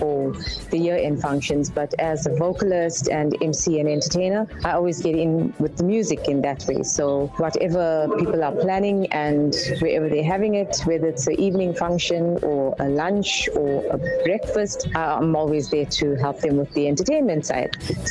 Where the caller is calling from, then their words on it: Pietermaritzburg, KwaZulu-Natal, South Africa; I'm from Pietermaritzburg.